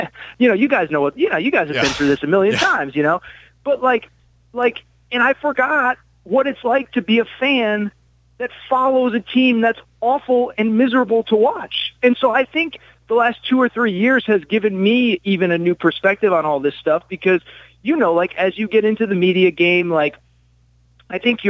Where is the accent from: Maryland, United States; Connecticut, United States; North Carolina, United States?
Connecticut, United States; now in Los Angeles, United States; and I didn't grow up here, like I said, I grew up in Connecticut